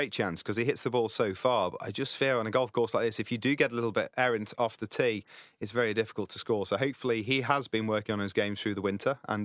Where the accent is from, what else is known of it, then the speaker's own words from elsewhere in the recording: England, United Kingdom; being an Englishman